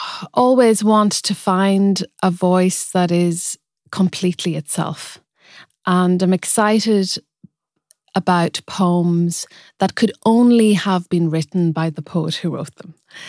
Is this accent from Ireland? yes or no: yes; Ulster, Ireland; because I grew up in rural Donegal and I grew up in the Gaeltacht.